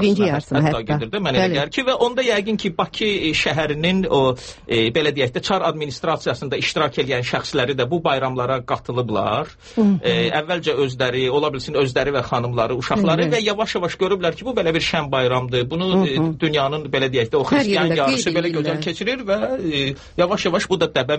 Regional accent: Baku, Azerbaijan; Nə dərəcədə demək düzgün olar ki, mən Bakılıyam, düzgün olmazdı. Amma əlbəttə mən özümü Bakılı hesab eləyirəm.

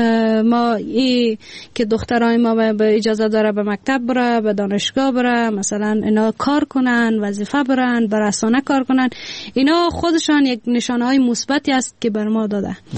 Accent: Afghanistan; افغانستان جایی است که ما در اینجا متولد شدیم، بزرگ شدیم، با محیط آشنا شدیم

